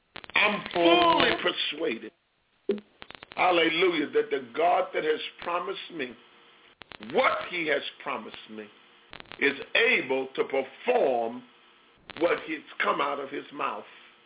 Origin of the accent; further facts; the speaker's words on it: Chicago, Illinois, United States; Illinois, my hometown, Chicago, praise the Lord.